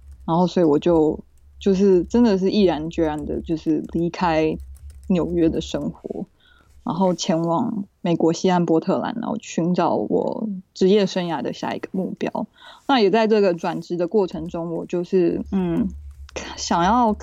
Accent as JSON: {"language": "Chinese", "region": "Taipei", "country": "Taiwan", "tie": "born or raised there", "moved": "as an adult", "lives_now": "New York, United States", "said": "我是土生土长的台北人，然后我在台北艺术大学美术学系毕业之后，我就前往纽约 Parsons 就读那个时装的设计。"}